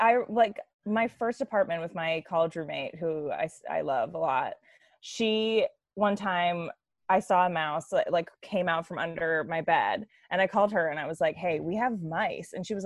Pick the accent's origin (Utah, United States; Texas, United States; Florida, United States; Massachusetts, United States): Massachusetts, United States; So yeah, I grew up in suburban Massachusetts